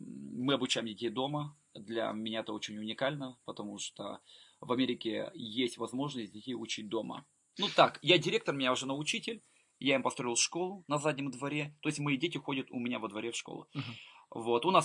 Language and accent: Russian; Odesa Oblast, Ukraine; born there; also born or lived in Moldova; Я родился в Украине, в Одесской области, в 1979 году. Родился в многодетной семье.